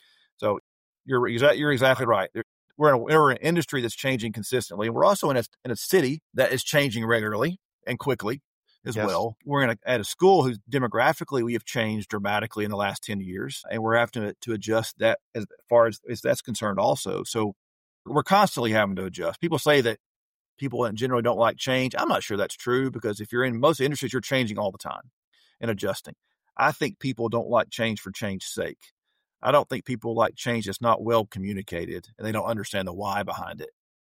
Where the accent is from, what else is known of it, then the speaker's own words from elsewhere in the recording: Knoxville, Tennessee, United States; I grew up in Knoxville. I went to a public elementary school, a public middle school, a public high school.